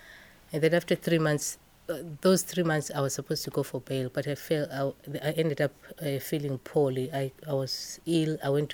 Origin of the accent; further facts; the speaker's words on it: Zimbabwe; now in United Kingdom; I'm originally from Zimbabwe. I came to the UK.